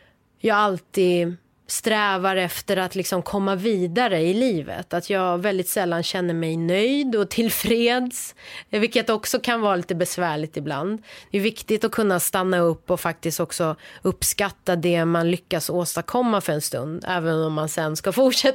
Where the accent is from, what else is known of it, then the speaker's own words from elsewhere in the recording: Sweden; also born or lived in Iran; jag är uppvuxen i Sverige liksom, och Sverige är ju mitt hemland. Jag har varit i Iran och besökt två gånger tror jag, efter att vi kom till Sverige. Men, och jag har släkt kvar i Iran